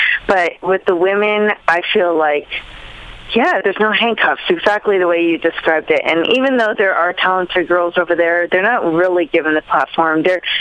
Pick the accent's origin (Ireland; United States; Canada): Canada; as Canadian wrestlers, I don't know. We just love pro wrestling.